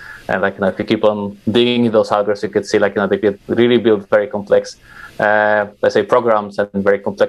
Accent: Wrocław, Lower Silesian Voivodeship, Poland; born or raised there; English is a second language

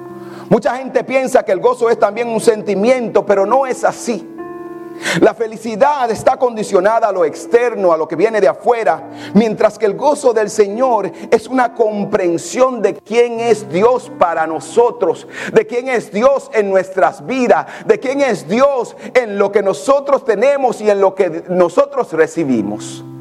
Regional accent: Dominican Republic; Como yo le dije, yo fui uno de esos que cuando niño yo decía, cuando yo me vaya para Nueva York, porque para los que no son dominicanos, en los Estados Unidos solamente existe el estado de Nueva York.

